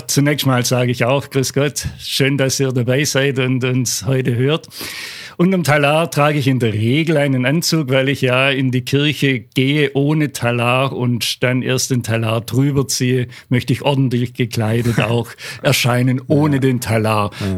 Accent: Bietigheim-Bissingen, Baden-Württemberg, Germany; Also aufgewachsen im Schwabenland, Biedigheim-Etter-Zimmern heißt der kleine Ort, heute Biedigheim-Biesingen.

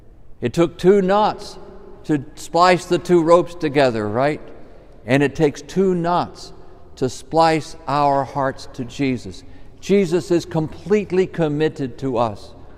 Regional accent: Henderson, Texas, United States; We grew up together in Henderson, Texas. You're going to have to get a big map to find Henderson, Texas.

